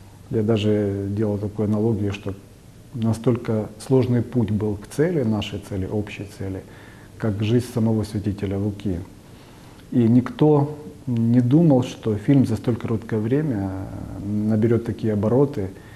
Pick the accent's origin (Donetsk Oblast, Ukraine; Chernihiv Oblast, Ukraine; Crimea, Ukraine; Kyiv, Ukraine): Donetsk Oblast, Ukraine; Donetsk; Да, я родом из Украины, из Донецка.